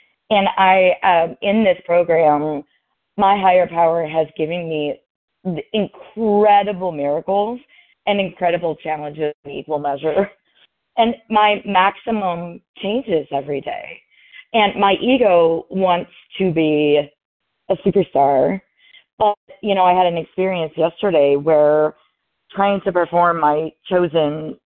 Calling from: Louisville, Kentucky, United States; I'm calling from Louisville, Kentucky.

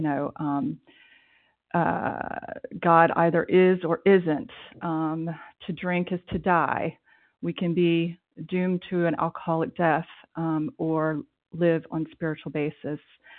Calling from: France; I'm calling in from France.

